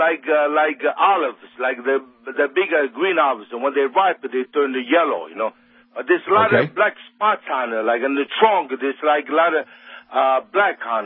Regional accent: Italy; English is a second language; I'm Italian, you know, I come from Italy, and I grew up in the farm.

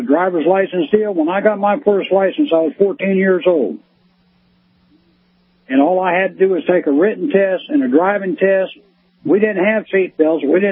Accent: Florida, United States; Yeah, I'm from Tampa Bay area. I live in North Florida now.

